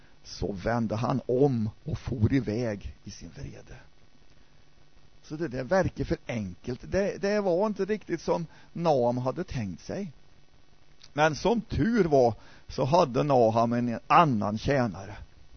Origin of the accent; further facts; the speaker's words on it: Värmland, Sweden; När jag växte upp, då hörde jag talas om, jag vet, jag är värmlänning.